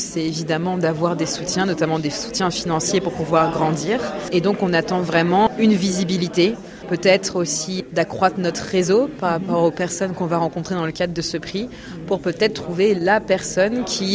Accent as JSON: {"language": "French", "country": "France", "tie": "born or raised there", "also_born_or_lived": "Colombia / Ghana", "said": "Ma mère est colombienne, mon père est franco-béninois. J'ai grandi en France, mais j'ai également vécu un peu en Colombie et au Ghana"}